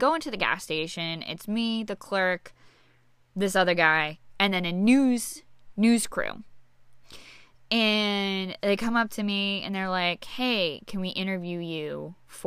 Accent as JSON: {"language": "English", "region": "New England", "country": "United States", "said": "But I'm also from New England, so I'm like, I kind of have the balls in the sense that, okay, like I know how to handle snow."}